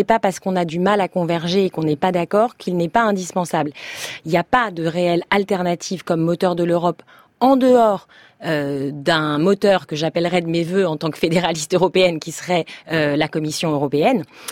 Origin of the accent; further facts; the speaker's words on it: France; en tant que Française